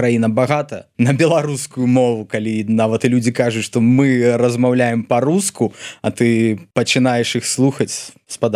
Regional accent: Brest, Brest Region, Belarus; born there; нарадзіўся я ў Брэсце, і першыя некалькі год я жыў, пакуль матуля вучылася на той момант інстытут імя Пушкіна ў Брэсце. Я жыў бабулі, і я лічу сябе палешуком. Таму што вось, маё жыццё пачалося на Палесі.

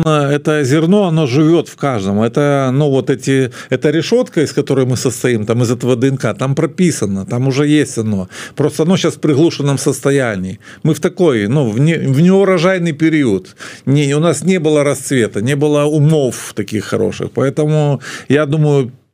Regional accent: Belarus; Вот я понимаю, что я белорус

